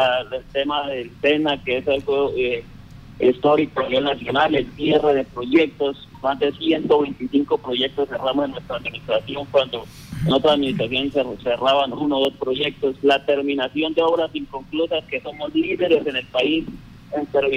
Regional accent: Casanare, Colombia; accent: llanero; nuestro dialecto llanero, con cualquier cosa se nota, ¿cierto?

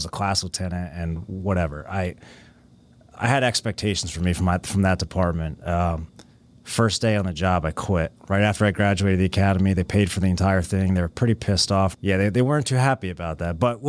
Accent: New Jersey, United States; So I grew up in North Jersey, the real North Jersey, part that not many people know about. There's a country up there.

